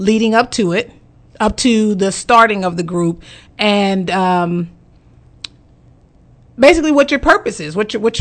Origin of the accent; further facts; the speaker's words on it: Kansas City, Missouri, United States; And I was born and raised in Kansas City, so I then joined that group but started adding family and friends from home into this group.